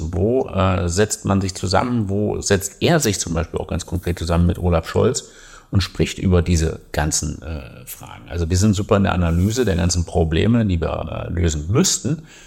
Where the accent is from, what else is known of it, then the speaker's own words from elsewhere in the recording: Thuringia, Germany; born there; ich bin ja in Thüringen geboren, in der früheren DDR